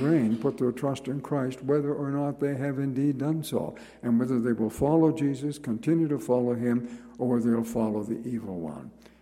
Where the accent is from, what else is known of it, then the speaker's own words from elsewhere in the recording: Nova Scotia, Canada; Many of you will know that I grew up in Nova Scotia, and the sea was part of my life.